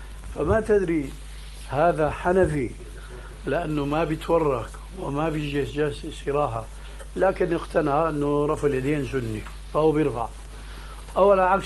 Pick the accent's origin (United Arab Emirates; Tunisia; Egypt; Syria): Syria; أما جماهير الناس كما يقولون عندنا في سوريا